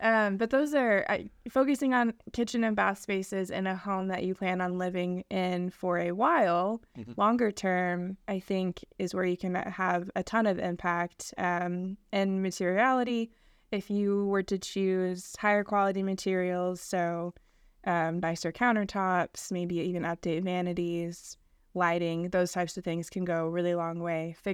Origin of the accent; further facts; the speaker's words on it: Branson, Missouri, United States; Yes, I'm from Branson. My family still lives in Branson.